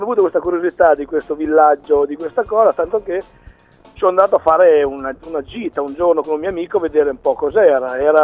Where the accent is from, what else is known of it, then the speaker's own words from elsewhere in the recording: Emilia-Romagna, Italy; In provincia di Arezzo, tra il confine tra Romagna e Toscana, visto che sono romagnolo